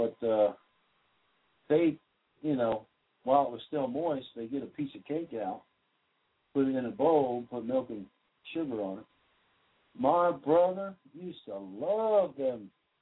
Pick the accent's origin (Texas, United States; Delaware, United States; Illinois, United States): Delaware, United States; which I'm from Delaware. I was born in Delaware.